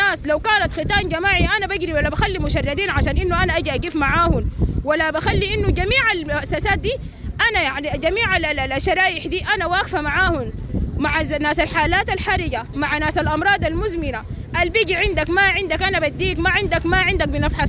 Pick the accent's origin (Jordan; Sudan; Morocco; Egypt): Sudan; Darfur; مع عشان مواطني أنا من دارفور